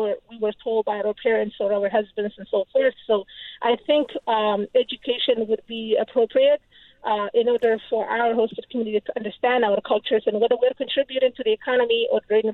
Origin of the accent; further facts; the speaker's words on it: Somalia; now in United States; I am from Somalia, grew up in Africa, and coming to U.S., I didn't know I was Black until I came here